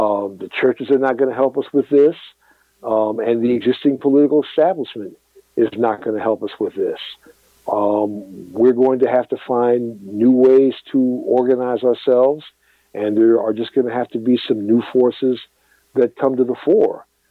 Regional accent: Chicago, Illinois, United States; I'm originally from Chicago

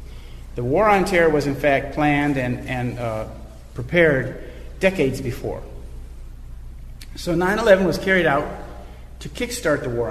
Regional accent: Schaumburg, Illinois, United States; I grew up outside Chicago in a place called Schaumburg, Illinois.

